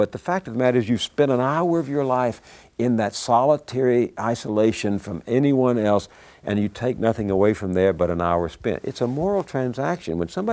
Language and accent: English; Texas, United States; You know, when I was growing up in East Texas